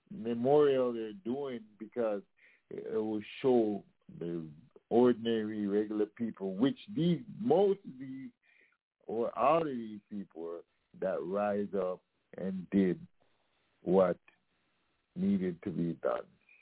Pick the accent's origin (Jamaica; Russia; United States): Jamaica; born there; I am proud of that. Being Jamaican born, I'm proud of that.